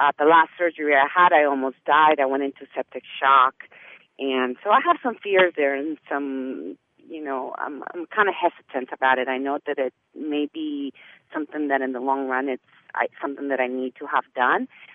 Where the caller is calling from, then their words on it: San Jose, California, United States; I'm calling in from San Jose, California.